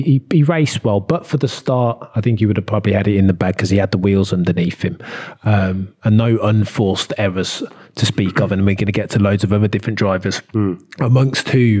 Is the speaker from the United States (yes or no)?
no; Birmingham, West Midlands, United Kingdom; But yeah, born and bred in Birmingham, first 26 years of my life.